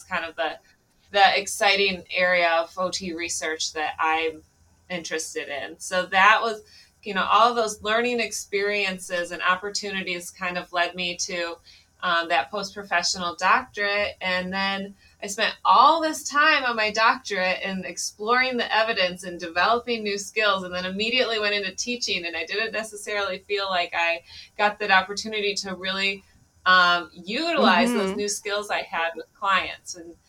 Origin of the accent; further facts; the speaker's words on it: Michigan, United States; moved away as an adult; also born or lived in Fresno, California; I grew up in Michigan and then graduated into the post 9/11 recession. So I took off and went to Fresno, California, where I got my first job.